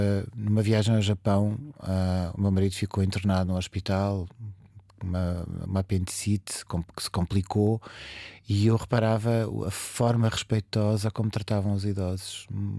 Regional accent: Azinhaga, Santarém, Portugal; Eu sou da Azinhaga, da terra do Saramago

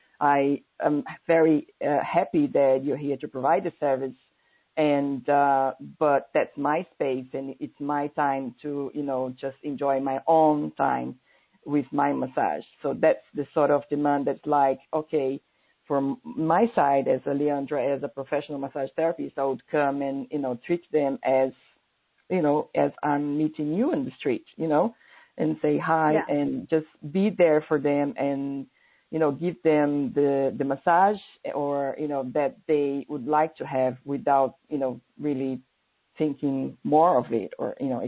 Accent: Brazil; now in London, United Kingdom; I was born in Brazil. I'm from Brazil, and in '99 I moved to London.

